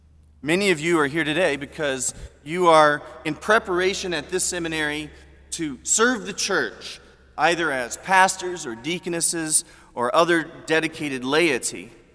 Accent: Kansas City, Missouri, United States; I grew up in Kansas City, Missouri, I'm proud to say.

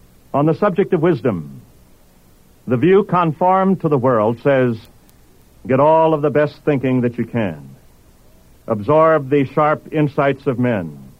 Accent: Oklahoma, United States; Years ago, when I was a boy growing up in Oklahoma, we used to gather around the radio for the Saturday afternoon football broadcasts.

